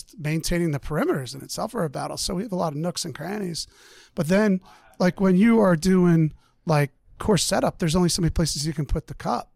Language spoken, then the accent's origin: English; Springfield, Pennsylvania, United States; I grew up in Delaware County, Delco. Okay. Yeah, I'm a Delco kid. Springfield.